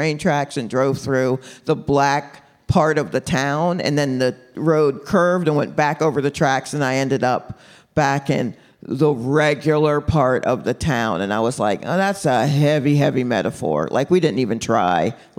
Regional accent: Atlanta, Georgia, United States; Now this is, look, I grew up in Atlanta, so this is not my first time driving to a small town in a Carolina state

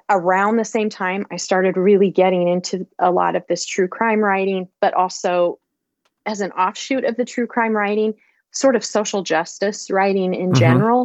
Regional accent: Iowa, United States; And so I started getting involved in mental health care reform here in my home state of Iowa.

